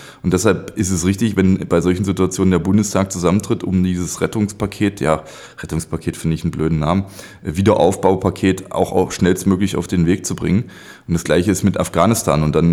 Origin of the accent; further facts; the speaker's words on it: Bernburg, Saxony-Anhalt, Germany; Ich bin ja in Bernburg aufgewachsen. Das ist dann später der Salzlandkreis geworden.